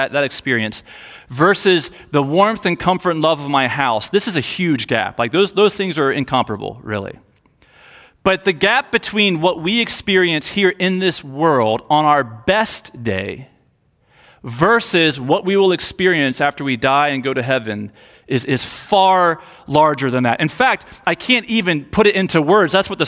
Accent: Ohio, United States; when I was about 10, maybe 11 years old, growing up in Southwest Ohio

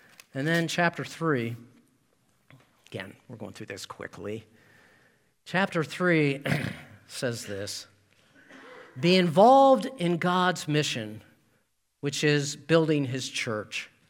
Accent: Baltimore, Maryland, United States; now in Indianapolis, United States; I've told you before, I grew up in Baltimore, so I'm a true Colts fan.

